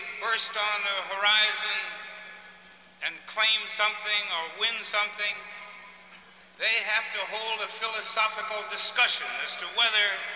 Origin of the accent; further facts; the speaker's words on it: Minnesota, United States; When I grew up in Minnesota, along with Hubert Humphrey, and I consider myself at least one-fourth Scandinavian